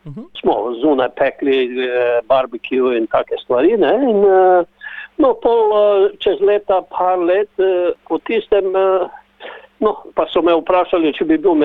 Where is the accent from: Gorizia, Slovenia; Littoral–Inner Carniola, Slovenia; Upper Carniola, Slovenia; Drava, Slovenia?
Drava, Slovenia; Maribor; jaz sem prav iz Maribora. Centralno področje Štajerske.